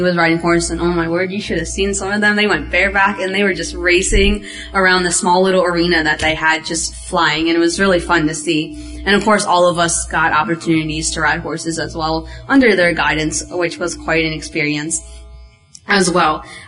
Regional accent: La Paz, Bolivia; the last city that we were in, my hometown, was La Paz.

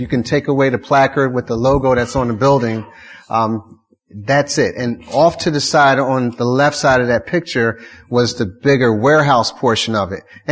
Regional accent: Philadelphia, Pennsylvania, United States; including my hometown in Philadelphia, West Philadelphia, looked like they had been bombed out

